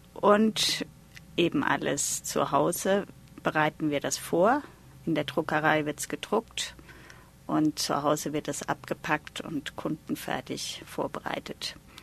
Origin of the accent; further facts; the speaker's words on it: Kaiserslautern, Rhineland-Palatinate, Germany; also born or lived in Reit im Winkel; bin in Reit im Winkel in Oberbayern geboren, aber dort waren meine Eltern nur in den Ferien. Und aufgewachsen bin ich in Kaiserslautern auf dem Betzenberg.